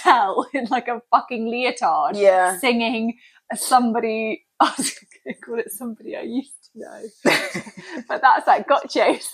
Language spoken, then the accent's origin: English; United Kingdom; We're British. But we can't do that.